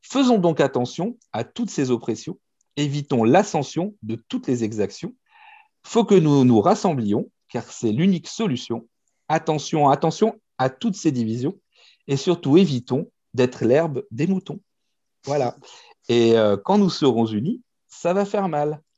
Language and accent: French; France; Nous devons, en tant que Français, parce qu'on est Français, résidents en France